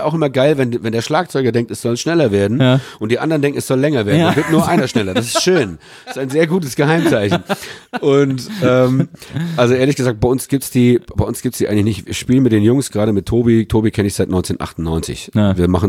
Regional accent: Mannheim, Baden-Württemberg, Germany; Und zwar war es so, dass bei uns in Mannheim gibt es die zwei Tanzschulen.

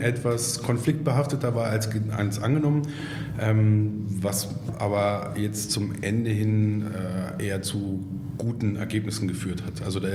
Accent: Berlin, Germany; born there; Ich bin erstmal Papa von zwei Kindern, bin gebürtiger Berliner, was in Berlin gar nicht mehr so oft zu finden ist.

